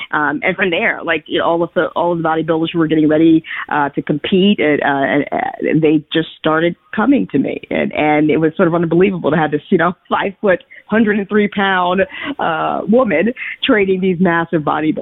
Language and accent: English; New York, United States; I am a New Yorker, indeed. Born and raised in New York.